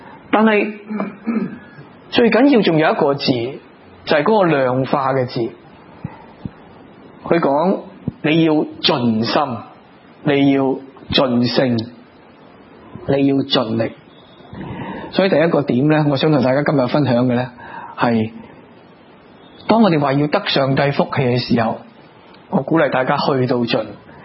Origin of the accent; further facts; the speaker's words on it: China; 所以我中國人都比較近似